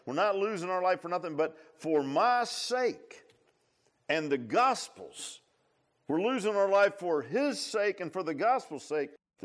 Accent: Virginia Beach, Virginia, United States; I grew up in Virginia Beach in a neighborhood, quarter acre lot, brick houses.

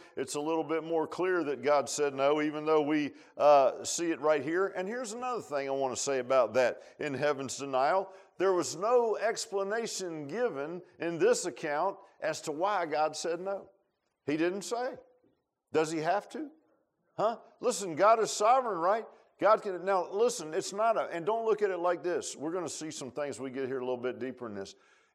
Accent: Virginia Beach, Virginia, United States; I grew up in Virginia Beach, so you know what, the climate's a little bit milder than it is here.

